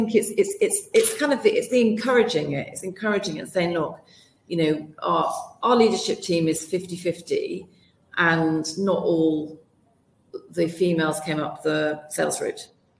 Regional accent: Wigan, North West England, United Kingdom; moved away as an adult; When I was 18, I came from Wigan going to, I failed my A-levels. That's why I went to Bristol Poly at the time.

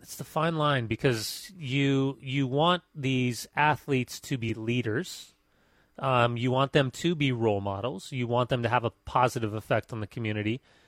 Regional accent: United States; Yeah, I got no skin in the game because I'm an American.

